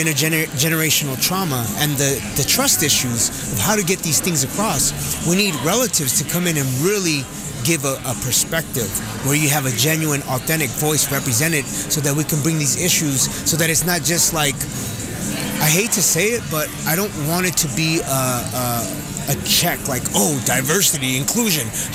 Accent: Los Angeles, California, United States; born there; You know, I was born in East LA, Los Angeles, California. I'm Native and Mexican, of course.

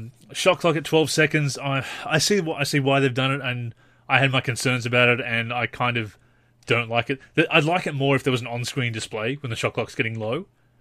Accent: Australia; I obviously use metric being Australian

